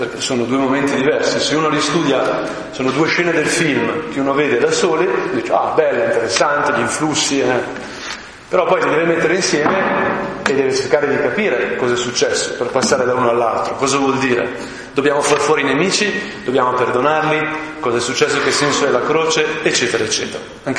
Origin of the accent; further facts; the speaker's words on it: Lombardy, Italy; sono brianzolo, no? Terra veramente rurale, eccetera, eccetera, di artigiani